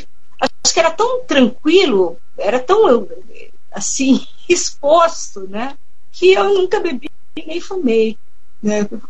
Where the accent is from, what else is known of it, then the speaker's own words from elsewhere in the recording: São Paulo, Brazil; born there; eu nasci em São Paulo, eu morava numa kitnet no centrão de São Paulo, na boca da venda de carros, que era a boca do lixo ali de São Paulo